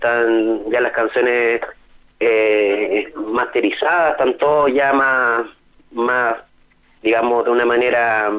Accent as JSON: {"language": "Spanish", "town": "Santiago", "region": "Santiago Metropolitan Region", "country": "Chile", "said": "Sí, somos de Santiago, principalmente, bueno, nosotros ensayamos en Pedro Aguirre Cerda, pero podríamos decir que somos capitalinos."}